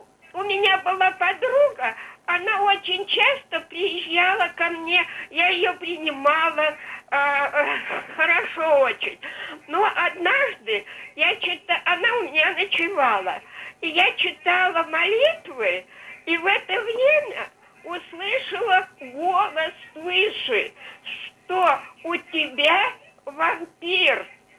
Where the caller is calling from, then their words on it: Ural, Russia; Я говорю с Урала.